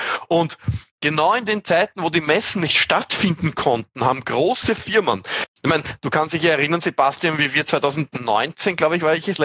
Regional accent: Austria; accent: Austrian; Und dann war aber mein Dialekt zu österreichisch und deswegen wurde es dann nicht veröffentlicht.

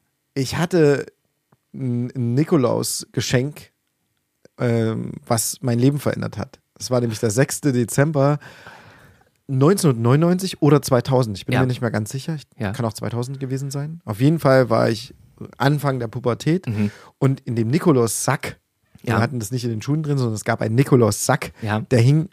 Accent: Plauen, Saxony, Germany; ich bin in Plauen groß geworden

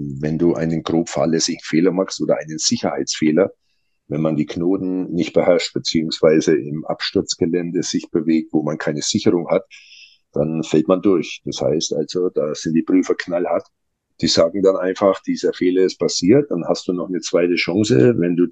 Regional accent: Bavaria, Germany; Ich komme aus Oberfranken.

